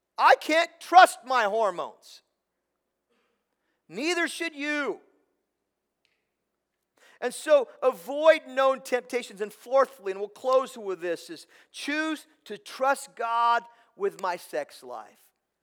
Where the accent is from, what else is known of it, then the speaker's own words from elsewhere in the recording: Tillamook, Oregon, United States; showed up at my house at 9:15 at night with a warm pie and Tillamook ice cream, because she knew I was from Tillamook. She's honoring my culture.